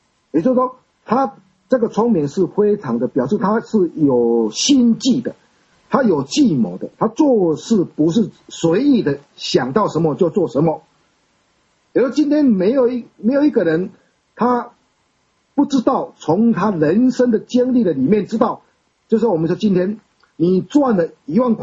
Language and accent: Chinese; Taiwan; 就如同我们现在台湾人一样，我们台湾人讲话有一点是台湾国语，台湾话跟那个闽南话跟这个我们说这个北京话，它会混杂在一起的